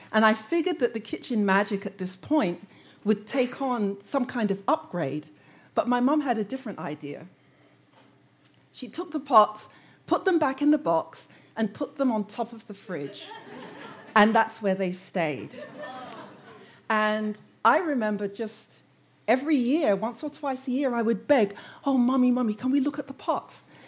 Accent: London, United Kingdom; when I was about 3 years old, growing up in London. My parents emigrated from Jamaica to England before I was born

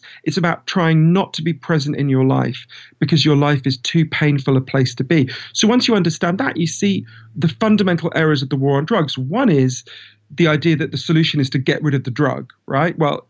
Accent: United Kingdom; I'm British, as you can tell from my voice.

